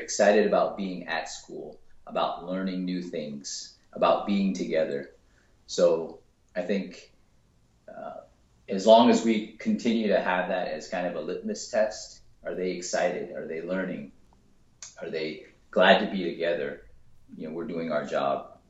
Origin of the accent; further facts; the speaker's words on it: New York City, New York, United States; I grew up in the Bronx, so.